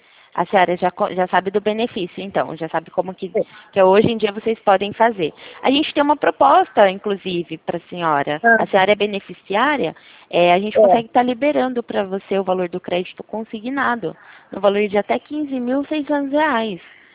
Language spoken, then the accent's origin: Portuguese; Itu, São Paulo, Brazil; eu sou da cidade de Itu.